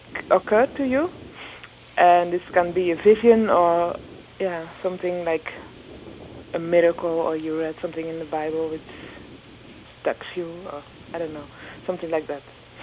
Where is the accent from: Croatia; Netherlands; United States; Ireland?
Netherlands; English is a second language; Yeah, I'm a novelist from the Netherlands